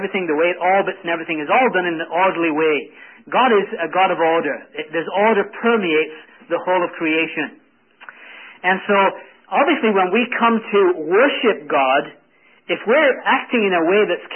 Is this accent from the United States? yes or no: no; England, United Kingdom; growing up in England, you were taught soccer before you were taught to speak or read.